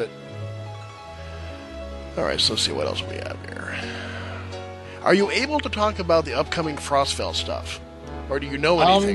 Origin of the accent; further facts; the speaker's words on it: New Hampshire, United States; I grew up in New Hampshire. We have, you know, going, getting the cows out on the farm.